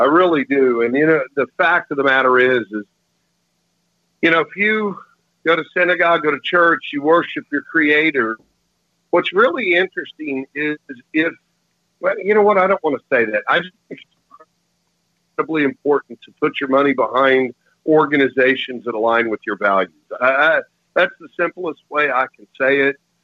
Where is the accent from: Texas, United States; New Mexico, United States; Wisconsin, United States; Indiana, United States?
Texas, United States; I was snow skiing and I'm a Texan.